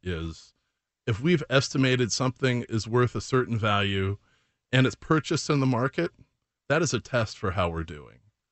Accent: Chicago, Illinois, United States; I grew up in Chicago, and my dad showed me the assessment on our house

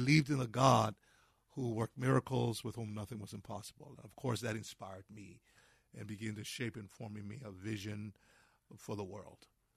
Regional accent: Liberia; moved away as an adult; now in United States; I'm from Liberia, and that's where I was born and lived in Liberia until I was almost 19, when I left Liberia to come to Oklahoma to attend Oral Roberts University

